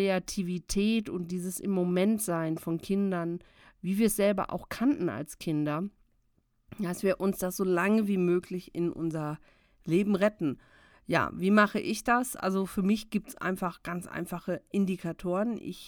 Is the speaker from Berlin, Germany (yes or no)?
no; North Rhine-Westphalia, Germany; ich bin im Ruhrgebiet groß geworden und wir hatten so einen typischen Aschehof, also Ruhrgebiet.